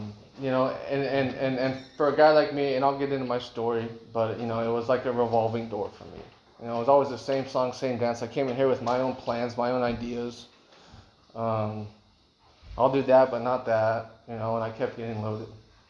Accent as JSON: {"language": "English", "region": "Idaho", "country": "United States", "tie": "born or raised there", "said": "I grew up in Idaho. And we grew up in a little town, very religious community."}